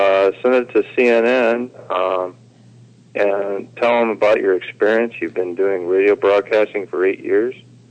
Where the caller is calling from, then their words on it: Washington, United States; Hey, Kevin … in Puget Sound. Beautiful Puget Sound today.